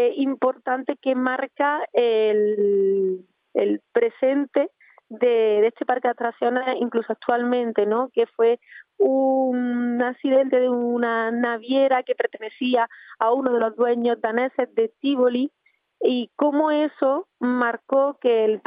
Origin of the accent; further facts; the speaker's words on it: Córdoba, Andalusia, Spain; Yo soy cordobesa